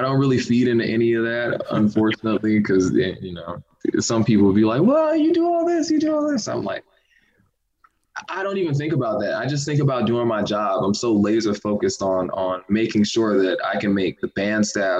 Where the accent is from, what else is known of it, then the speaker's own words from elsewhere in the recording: Miami Gardens, Florida, United States; coming from high school, people respected my high school band. I came from Carroll City, by the way